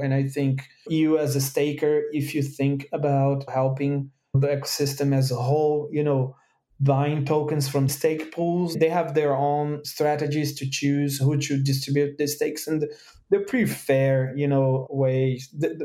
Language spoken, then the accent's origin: English; Brazil; I run a validator in South America. I'm from Brazil.